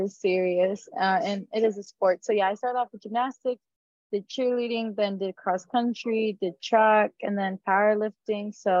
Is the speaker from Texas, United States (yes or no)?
yes; Brownsville, Texas, United States; Yes, I'm from the Valley. I'm from Brownsville, Texas. And then I went to Los Fresnos High School.